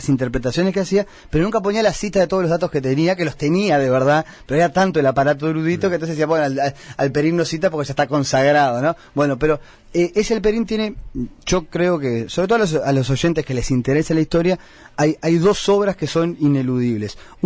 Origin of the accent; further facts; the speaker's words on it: Uruguay; nosotros, si bien somos uruguayos, tenemos una cultura común